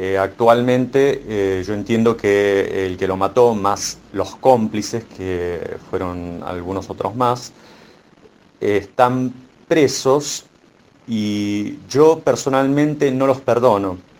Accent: Argentina; yo estoy hablando desde lo que yo conozco aquí en mi país, ¿no? En Argentina.

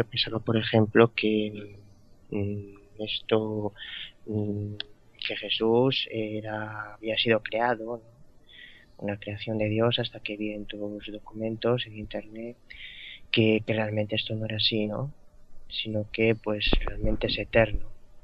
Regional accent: Vigo, Galicia, Spain; Yo soy de Vigo

